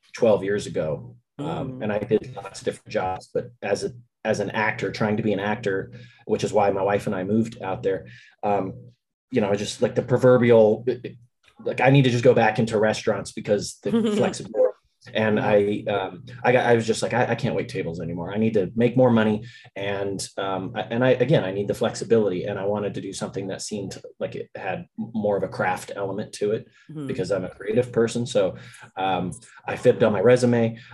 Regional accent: Riverside, California, United States; also born or lived in Torrance / Long Beach; Originally, yeah. I was born in Torrance. When I was five, my family moved from Long Beach to Riverside, and that's where I grew up.

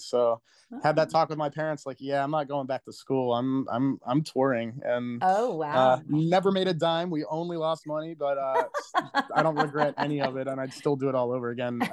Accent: Frederick, Maryland, United States; moved away as an adult; now in Albuquerque, United States; I grew up in Frederick, Maryland, and it was really rough. It was very hateful. A lot of hateful rednecks where I grew up

